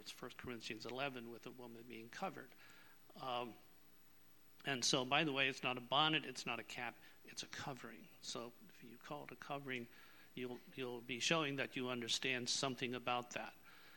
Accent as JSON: {"language": "English", "region": "Pennsylvania", "country": "United States", "tie": "born or raised there", "lives_now": "Snyder County, United States", "said": "Well, I grew up in Lancaster County. I was 32 years old when we left our Amish community. We had three children, moved to a wonderful little community in Snyder County. I still consider Snyder County my home."}